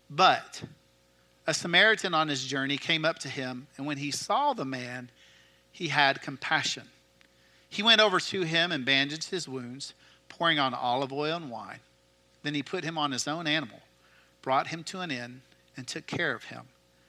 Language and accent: English; Tennessee, United States; Like, I grew up in West Tennessee.